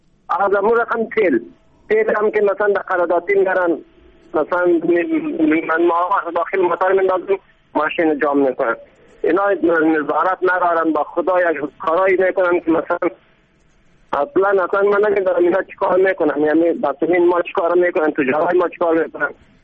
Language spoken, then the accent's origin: Persian; Ghazni, Afghanistan; ولی ولایت های سلسل مثل ولایت ما غزنی، ولایت مثلا بیتنگی و بانیان، مثلا هر جای سلسل بسیار مشکلات زیاد است.